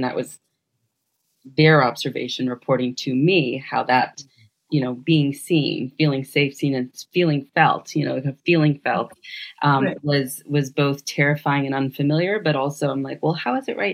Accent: Massachusetts, United States; I'm from Massachusetts originally

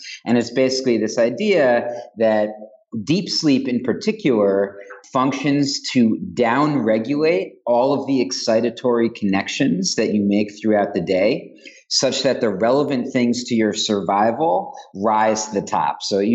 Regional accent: New York, United States; and you know, I'm a New Yorker, so it's especially palpable here.

